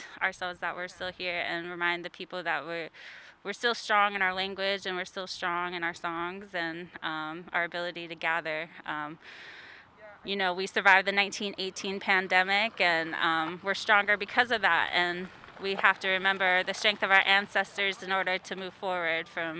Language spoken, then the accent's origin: English; Chilkoot, Alaska, United States; I am a child of the Eagle Killer Whale clan. I come from Chilkoot, and I'm under the Gleison Hit house.